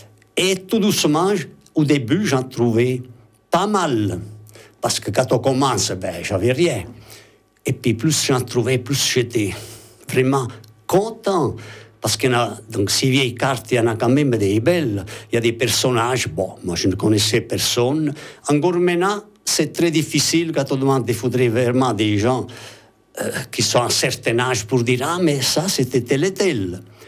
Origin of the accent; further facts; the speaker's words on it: Italy; now in Switzerland; Déjà parce que moi, je suis italien, mais suisse aussi maintenant, parce que j'ai la double nationalité.